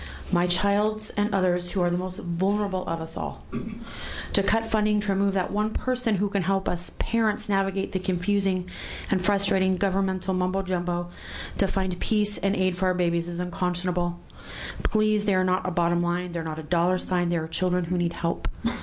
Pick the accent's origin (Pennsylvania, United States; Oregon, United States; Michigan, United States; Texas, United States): Oregon, United States; Corbett; I am from Corbett, Oregon.